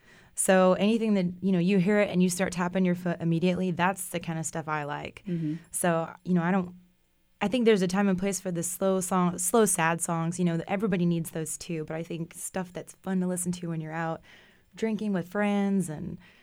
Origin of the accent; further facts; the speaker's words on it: Cypress, Texas, United States; So I grew up down in Cypress, Texas, which is like northwest Houston. People think Houston. It's like 45 minutes from downtown Houston.